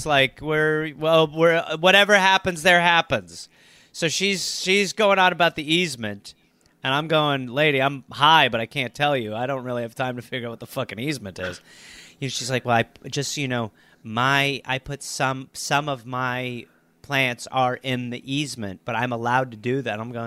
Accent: California, United States; moved away; They didn't like that I was from California, because there's a lot of that in this country where they're like, they do not like Californians moving there.

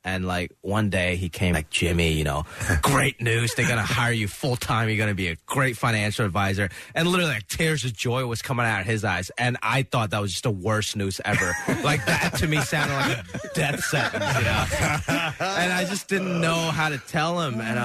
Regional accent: Hong Kong; born there; I was born in Hong Kong.

